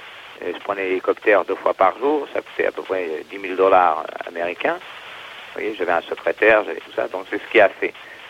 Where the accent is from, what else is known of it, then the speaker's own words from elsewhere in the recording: France; accent: French; je suis français, fier de l'être, de surcroît. Mais avec un accent, même en anglais, que je parle en anglais couramment, je reste cet accent français.